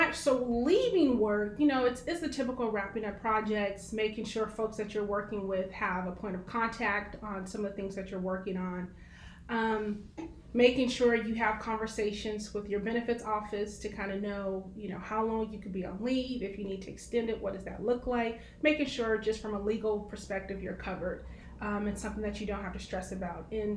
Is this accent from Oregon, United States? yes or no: yes; Portland, Oregon, United States; So I'm from Portland.